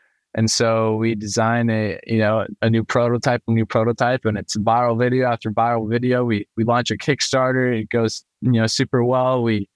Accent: Atlanta, Georgia, United States; I grew up in Atlanta, Georgia, just north of Atlanta.

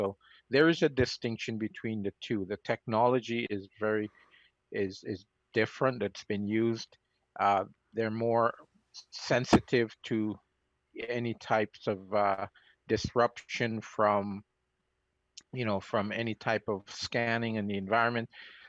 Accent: Canada; I am Canadian, and I'm still Canadian.

